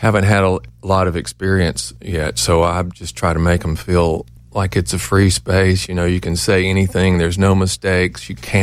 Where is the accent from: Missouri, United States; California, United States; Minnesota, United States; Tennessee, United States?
Tennessee, United States; Memphis; moved away as an adult; Well, I was born in Memphis, and I stayed there until my early mid-20s.